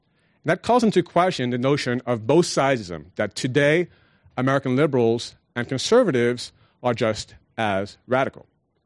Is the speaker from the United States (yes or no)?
no; Paris, Île-de-France, France; also born or lived in Nairobi, Kenya; after being born in Nairobi, I grew up in Paris in a multicultural environment, not very far from the Eiffel Tower, speaking French with my mom and English with my dad.